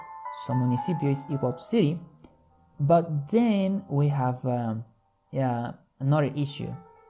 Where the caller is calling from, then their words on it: Mexico; I'm talking from Mexico.